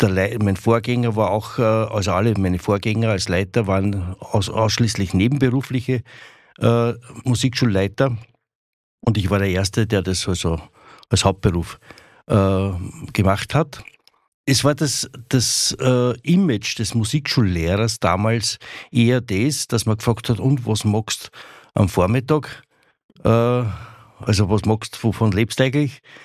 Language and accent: German; Wieselburg, Lower Austria, Austria; Vor fast 38 Jahren bin ich aus Oberösterreich nach Wieselburg zurückgekommen, weil ich bin ja Wieselburger.